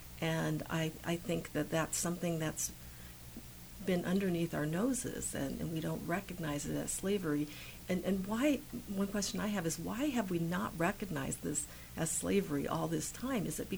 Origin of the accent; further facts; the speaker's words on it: California, United States; Although I grew up in California, I studied at UC Berkeley